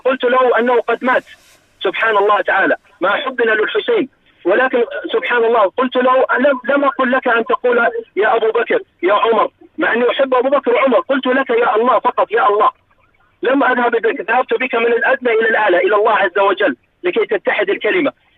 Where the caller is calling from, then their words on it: Dammam, Eastern Province, Saudi Arabia; أنا أكلمكم من الدمام